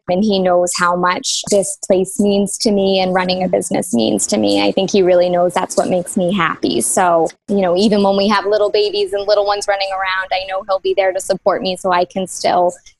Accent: Durham, New Hampshire, United States; also born or lived in Boston; now in Wells, United States; But I was born in Boston, but grew up in New Hampshire. So not too far away in Durham, about a half hour away where UNH is.

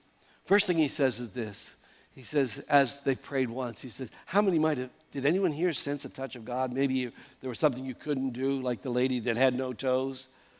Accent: Irwin, Pennsylvania, United States; I'm not from Pittsburgh. I'm from a little town outside of Pittsburgh. She said, really? Where? I said, Irwin.

